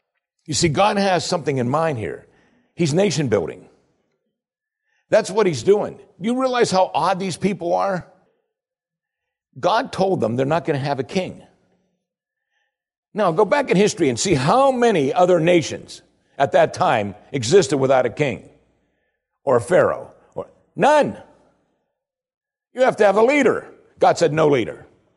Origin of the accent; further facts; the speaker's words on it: United States; but it's common to us because we grew up in America.